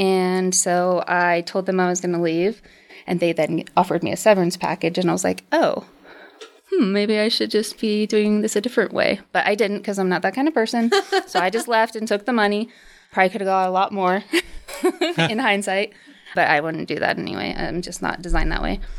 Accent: Colorado Springs, Colorado, United States; I grew up in Colorado Springs.

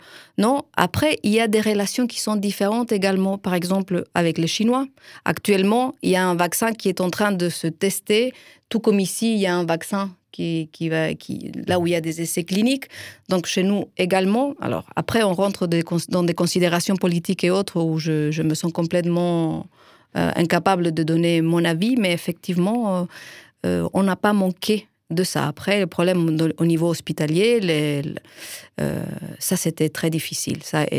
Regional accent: Chile; C'est sûr, chez nous, au Chili, il n'y a pas de moyens.

